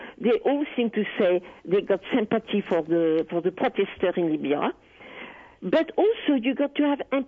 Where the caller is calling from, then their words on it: Maidstone, South East England, United Kingdom; From Maidstone.